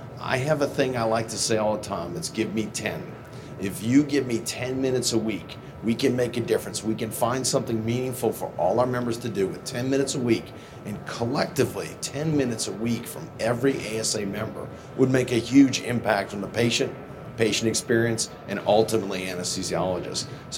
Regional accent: New Orleans, Louisiana, United States; live on location in New Orleans, my hometown.

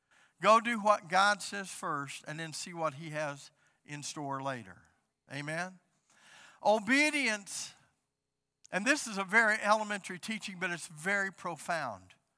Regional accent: Alabama, United States; I'm from the South, and we have a time where I'm from. I mean, I have a time. Alabama talk.

